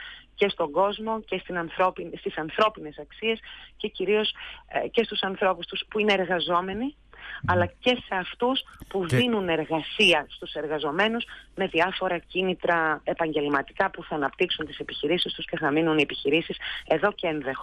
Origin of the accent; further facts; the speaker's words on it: Thessaloniki, Central Macedonia, Greece; Η Θεσσαλονίκη είναι ο τόπος που γεννήθηκα, που μεγάλωσα, που μαθήτευσα, που παντρεύτηκα, που έγινα μητέρα. Είναι η πατρίδα μου.